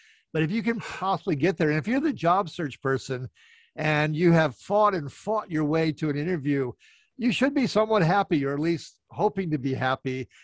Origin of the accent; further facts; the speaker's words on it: Minnesota, United States; I guess I was raised in Minnesota, and we have the expression Minnesota Nice Syndrome.